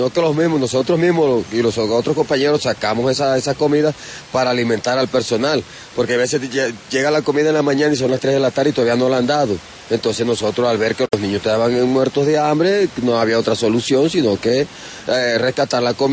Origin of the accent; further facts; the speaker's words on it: Venezuela; como somos venezolanos, tampoco nos vamos a dejar maltratar de nadie.